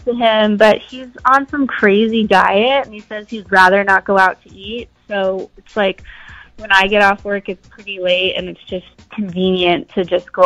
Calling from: Chesapeake, Virginia, United States; Hi, Shaggy and Natalia. … I'm calling from Chesapeake.

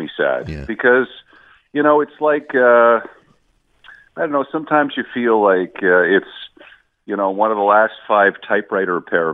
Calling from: Pointe-Claire, Quebec, Canada; I'm calling from Point Claire.

